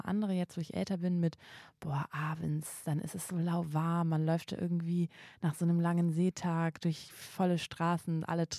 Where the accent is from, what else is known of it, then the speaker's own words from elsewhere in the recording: Kiel, Schleswig-Holstein, Germany; ich komme ja von der Küste, ich komme ja vom Meer, ich bin ja eine Kieler Sprotte.